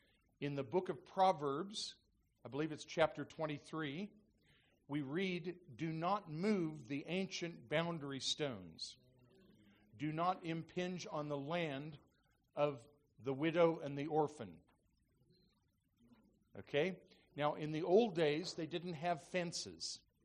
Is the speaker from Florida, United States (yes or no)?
no; Iowa, United States; moved away as an adult; now in Australia; So I grew up in the United States, right in the center, in a farming area called Iowa. So just in case you wonder about my accent, I don't have a true Australian accent